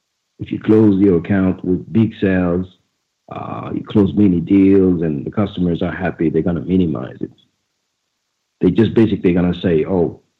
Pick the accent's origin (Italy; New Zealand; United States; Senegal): Senegal; now in Ireland; I'm from. Originally from Senegal, but I've been living here for 6 years.